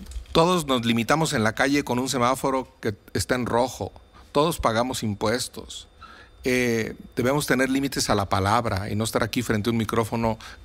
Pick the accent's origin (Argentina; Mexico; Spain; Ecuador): Mexico; andar gritando que somos mexicanos